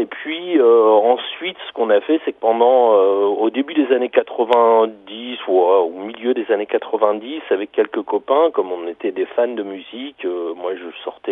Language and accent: French; Avion, Hauts-de-France, France; Moi, je suis originaire d'Avion.